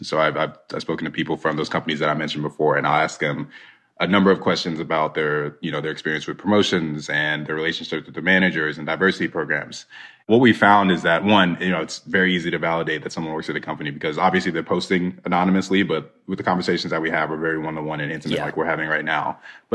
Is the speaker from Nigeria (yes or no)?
yes; Nigeria; we're Nigerian. My sister and I are Nigerian. We're of the Igbo tribe.